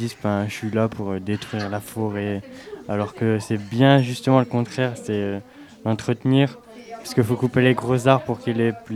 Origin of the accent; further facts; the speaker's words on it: Avignon, Provence-Alpes-Côte d'Azur, France; je viens de d'à côté de Marseille, Avignon, je sais pas si vous connaissez.